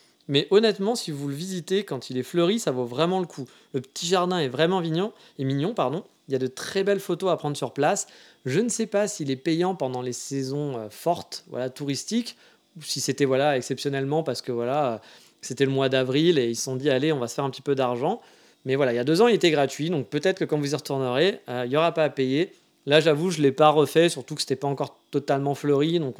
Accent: France; vu que j'adore râler, je suis français, hein

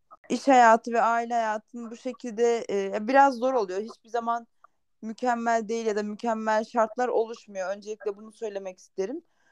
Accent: Konya, Turkey; now in Ankara, Turkey; Kapadokyalı gibi olmuştum ama yarıştan önce ve geçen senelerde çok fazla evden çok Konyalıyım esasen. Konya'dan çok Kapadokya'ya gitmişimdir kesinlikle.

